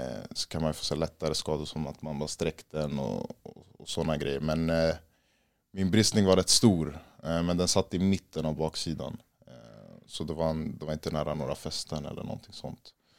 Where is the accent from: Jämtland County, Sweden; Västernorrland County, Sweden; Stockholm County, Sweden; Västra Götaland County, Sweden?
Stockholm County, Sweden; Stockholm; Jag är uppväxt i Husby och Akalla. Har bott där egentligen hela mitt liv.